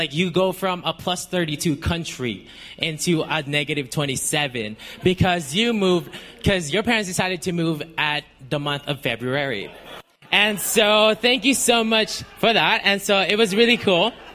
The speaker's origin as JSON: {"language": "English", "country": "Philippines", "lives_now": "Canada", "said": "I am not from Canada. So I am from the Philippines."}